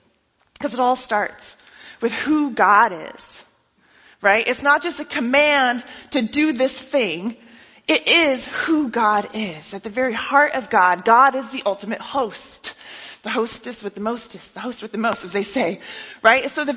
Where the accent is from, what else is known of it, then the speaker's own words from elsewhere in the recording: Seattle, Washington, United States; And I thought that was weird because I'm from Seattle. Right? Do we say hi to strangers?